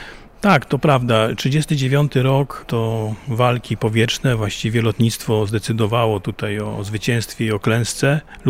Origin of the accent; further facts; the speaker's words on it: Sandomierz, Świętokrzyskie Voivodeship, Poland; bo ja nie pochodzę z Lublina, tylko z Sandomierza